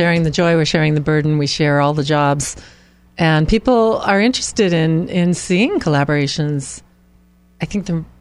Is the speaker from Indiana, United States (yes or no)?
no; California, United States; moved away as an adult; now in Hawaii, United States; Well, you know, I was raised in California. I live in Hawaii as an adult since I was 33, but I was raised here.